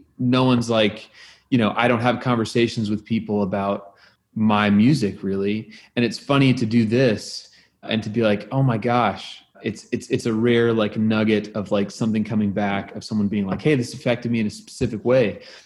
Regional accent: Oklahoma, United States; and I'm from Oklahoma, and I have ended up being a musician.

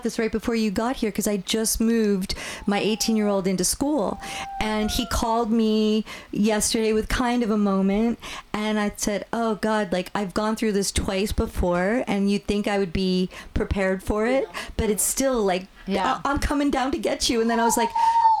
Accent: East Coast, United States; because we grew up on the East Coast. Basketball wasn't a big thing on the East Coast.

